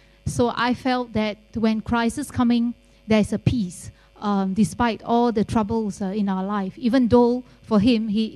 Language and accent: English; Singapore; I'm from Singapore, and you probably have heard of my Prime Minister of Singapore